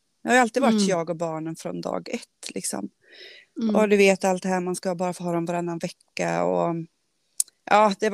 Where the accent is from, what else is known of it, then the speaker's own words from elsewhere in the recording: Karlstad, Värmland, Sweden; Jag kommer från Karlstad, jag är 42 år gammal. Jag bor och lever här tillsammans med mina två barn.